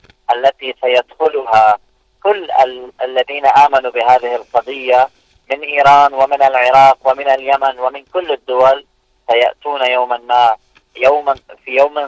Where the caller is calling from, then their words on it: Lebanon; أنا أحدثكم طبعا من لبنان.